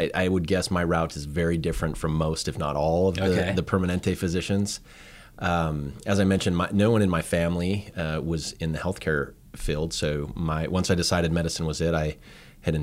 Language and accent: English; Utah, United States; But I grew up near Salt Lake City, a suburb outside of there. I was the oldest of five kids